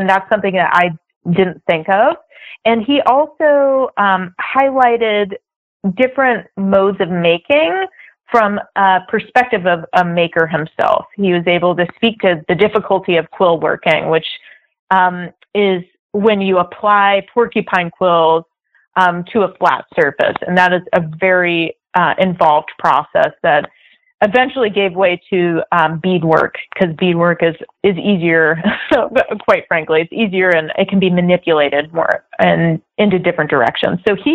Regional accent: California, United States; So I come from the West Coast. I grew up in California

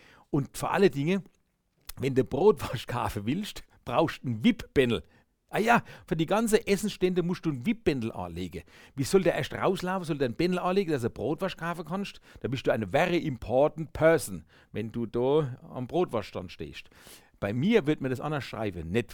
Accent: Mannheim, Baden-Württemberg, Germany; born there; Ich bin in Mannheim geboren, deswegen sage ich manchmal wir.

